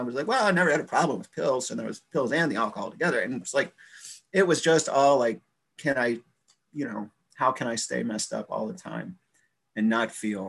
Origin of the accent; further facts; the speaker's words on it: Chicago, Illinois, United States; moved away; also born or lived in South Dakota, United States; My best attempt to stay clean, I moved like 1,000 miles away. I'm from Chicago. I moved to South Dakota.